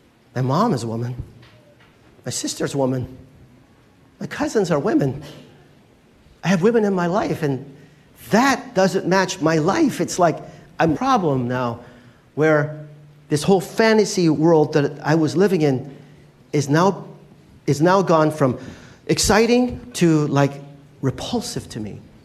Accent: Philippines; I am Filipino.

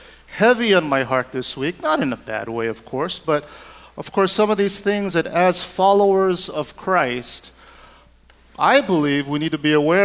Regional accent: Hawaii, United States; And of course, I grew up here in Hawaii, and year after year after year, as a young kid, I never knew the significance of December 7th

